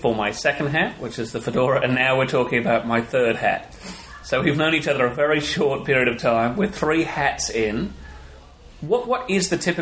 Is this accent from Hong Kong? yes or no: yes; Hong Kong; now in Australia; Because I grew up in Hong Kong where hat wearing is not done and you couldn't buy anything beyond a baseball cap.